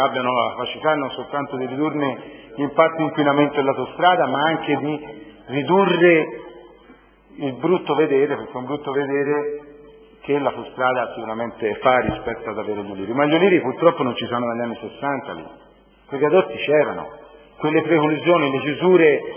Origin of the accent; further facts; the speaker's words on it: Costa Nuova, Tuscany, Italy; Io lo dico da cittadino, nato e cresciuto a Costa Nuova, che quella strada ci ha fatto conto.